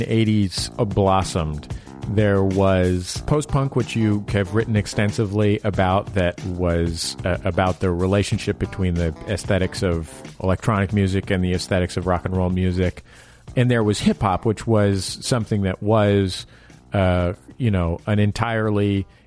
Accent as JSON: {"language": "English", "town": "San Francisco", "region": "California", "country": "United States", "said": "I'm from San Francisco, so I think about"}